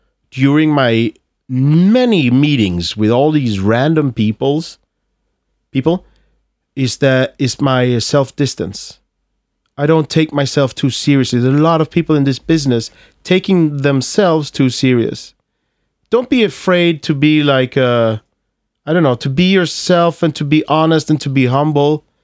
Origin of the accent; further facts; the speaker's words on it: Malmö, Skåne, Sweden; accent: Scanian; English is a second language; my accent. You know, I'm from Malmö, so I have this, I speak skånska.